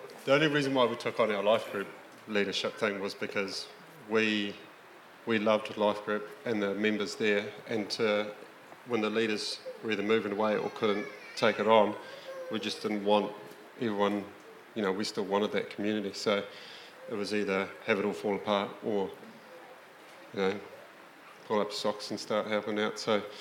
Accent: New Zealand

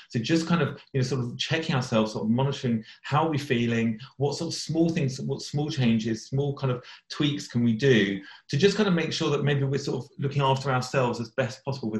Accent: Slough, South East England, United Kingdom; I'm originally from Slough, and which is where all your Mars bars come from.

